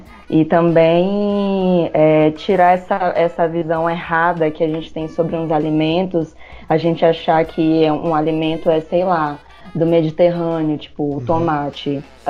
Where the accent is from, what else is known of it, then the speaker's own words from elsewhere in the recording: Alcobaça, Bahia, Brazil; Eu também sou do extremo sul da Bahia, né? Sou de Alcobaça.